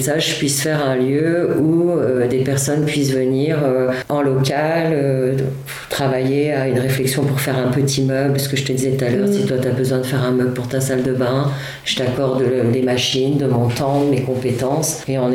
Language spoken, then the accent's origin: French; Hauts-de-France, France; j'ai pensé à un moment retourner dans ma région natale, qui est le nord de la France